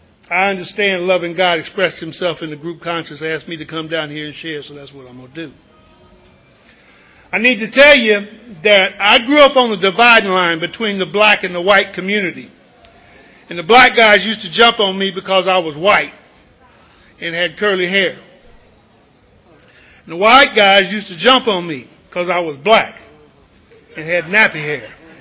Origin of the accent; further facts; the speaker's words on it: Kansas City, Kansas, United States; now in Dallas, United States; I come from Dallas, Texas. It's where I live. I grew up in Kansas City, Kansas.